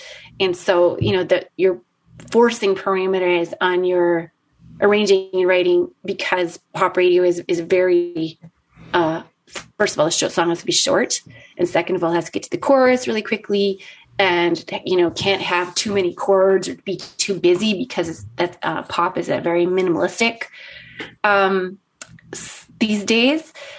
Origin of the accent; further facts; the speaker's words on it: Edmonton, Alberta, Canada; growing up in Edmonton, in a blue collar, mostly like Ukrainian neighborhood